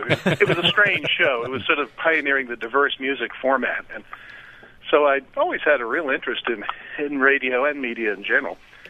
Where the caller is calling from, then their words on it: Colorado, United States; I'm sitting on our ranch out in Colorado with a 200-mile view of the Colorado Front Range